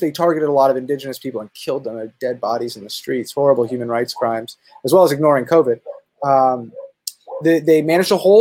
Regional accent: United States; me growing up in the United States, I think of a burning church

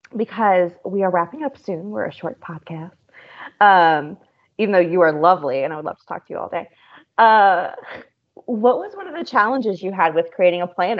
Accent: the South, United States; because I am from the South and I've always been more into folk stuff

